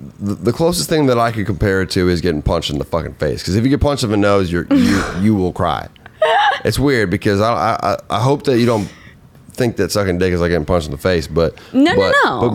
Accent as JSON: {"language": "English", "region": "Minnesota", "country": "United States", "said": "Utah, that's right. I'm from Minnesota."}